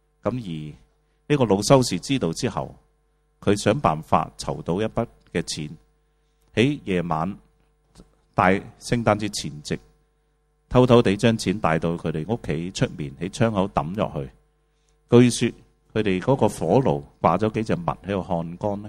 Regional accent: China; 當時我有第二個夢，我中國人如果住到一些有草地的屋

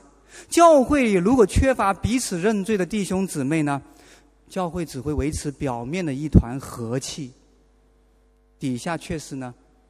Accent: China; 一般来讲呢，我们中国人呢是很怕当面对质的

